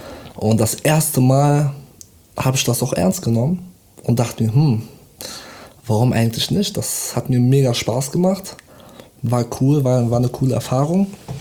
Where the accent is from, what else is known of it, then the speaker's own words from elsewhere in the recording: Bonn, North Rhine-Westphalia, Germany; Ich komme aus Bonn.